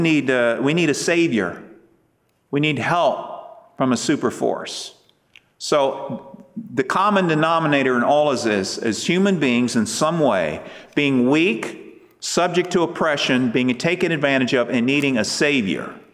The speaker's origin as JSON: {"language": "English", "country": "United States", "said": "I'm talking in feet, by the way, because I'm an American. Forgive me."}